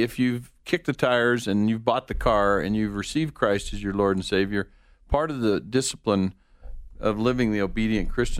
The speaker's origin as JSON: {"language": "English", "town": "Oklahoma City", "region": "Oklahoma", "country": "United States", "tie": "born or raised there", "said": "I was an OU fan growing up in Oklahoma City"}